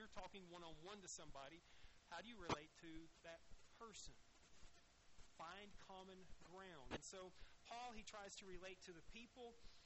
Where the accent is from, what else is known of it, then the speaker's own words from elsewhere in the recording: the South, United States; I'm not from around here. I'm from the South.